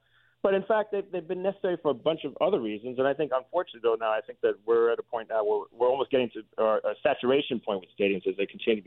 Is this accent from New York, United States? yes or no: yes; New York City, New York, United States; As a child growing up in New York City, and I became a sports fan and fascinated by the stadium environment